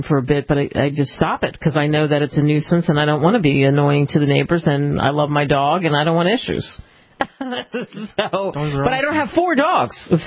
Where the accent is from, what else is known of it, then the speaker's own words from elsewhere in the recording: Pennsylvania, United States; because I grew up outside of Philadelphia, and we went to the Poconos